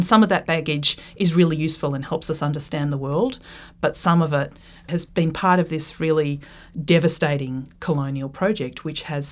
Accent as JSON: {"language": "English", "country": "Australia", "said": "I find that incredibly, I suppose, challenging as an Australian historian"}